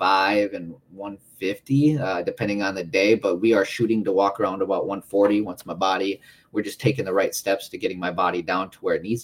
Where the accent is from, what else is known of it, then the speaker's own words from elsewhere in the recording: Minnesota, United States; I'm originally from Minnesota